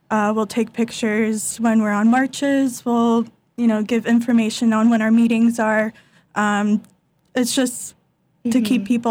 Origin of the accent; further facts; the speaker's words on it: Chicago, Illinois, United States; Yeah, so I'm actually from Chicago. I grew up going to St. John Cantius, so I'm with the Chicago chapter of the Crusaders.